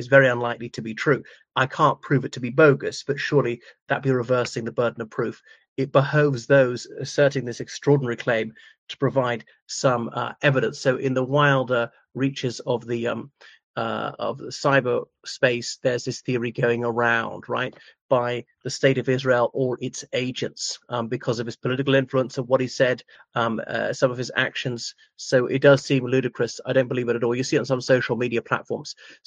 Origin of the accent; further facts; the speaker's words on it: Ireland; from Ireland.